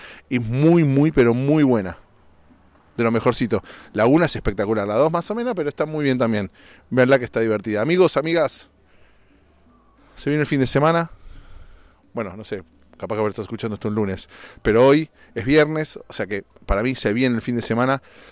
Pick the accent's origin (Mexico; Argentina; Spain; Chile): Argentina; now in United States; en Argentina, mi país de origen, mi ex país, porque yo soy American.